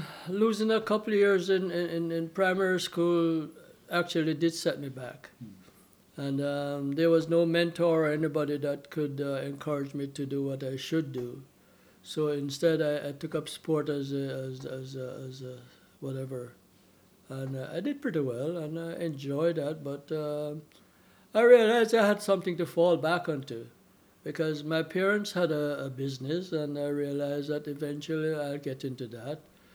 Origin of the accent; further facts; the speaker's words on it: Kingston, Jamaica; born there; I was born in Kingston, Jamaica, West Indies, on June the 4th, 1938.